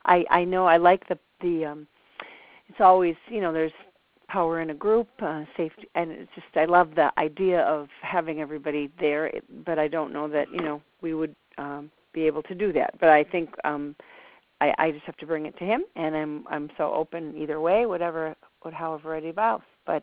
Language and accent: English; Chicago, Illinois, United States; I am from Chicago, and it's good to be with you all.